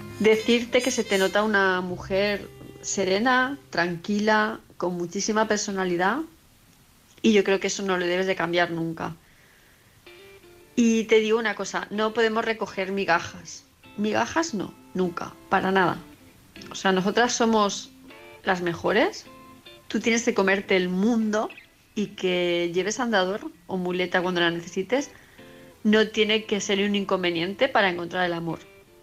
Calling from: Palma, Balearic Islands, Spain; de Palma de Mallorca.

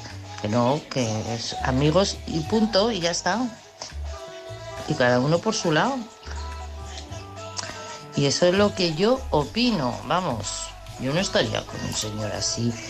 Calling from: Madrid, Community of Madrid, Spain; de Madrid.

